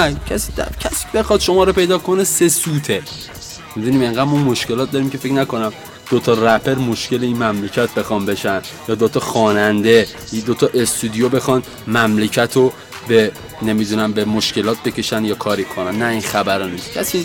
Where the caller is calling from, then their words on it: Tehran, Tehran Province, Iran; بلیتمو گرفتم اومدم وارد شدم و الانم میشنوین از تهرانم